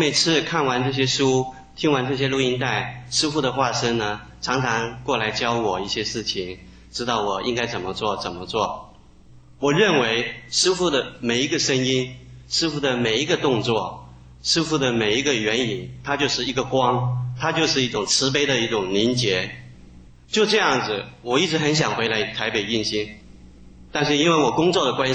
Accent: Costa Rica; 我来自中美洲的哥斯达黎加

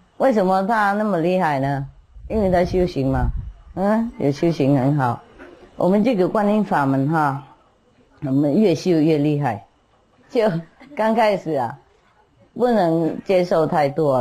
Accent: Taiwan; 我们台湾人也是这样子吗？急什么？

